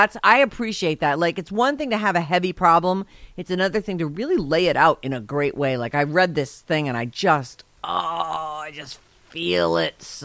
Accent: Irvine, California, United States; also born or lived in San Diego; Like Vinny, I grew up in Irvine and San Diego

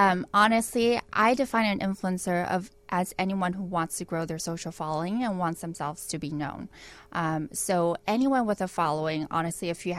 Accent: California, United States; also born or lived in Taiwan / New York; now in Chicago, United States; So, California, Taiwan, New York, and now Chicago.

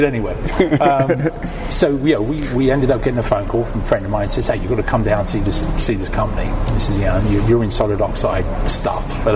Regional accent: London, United Kingdom; accent: mix of American and English; Originally from London.

